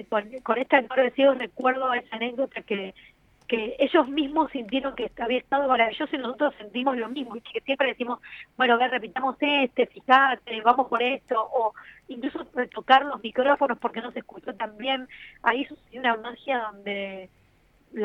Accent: Argentina

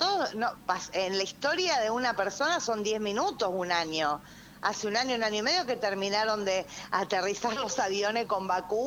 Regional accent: Buenos Aires, Argentina; Yo soy porteña

